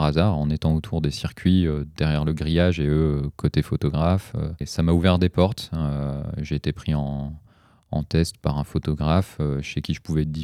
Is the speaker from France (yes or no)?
yes; Lille, Hauts-de-France, France; De base, je viens de Lille, j'habite toujours là-bas.